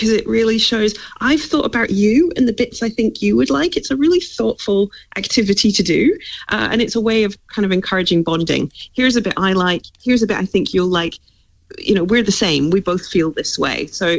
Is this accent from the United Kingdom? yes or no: yes; Scotland, United Kingdom; now in Australia; I grew up in Scotland